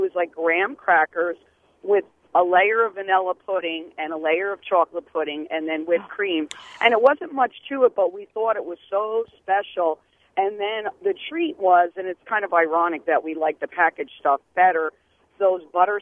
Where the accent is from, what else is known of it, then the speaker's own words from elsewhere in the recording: East Coast, United States; I think that tasty cake was like from the East Coast because I'm from the East Coast. I never really saw them out here. In the Wisconsin area